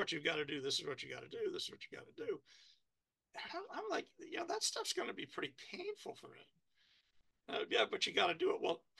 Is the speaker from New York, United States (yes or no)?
yes; New York, United States; I'm Irish German from New York.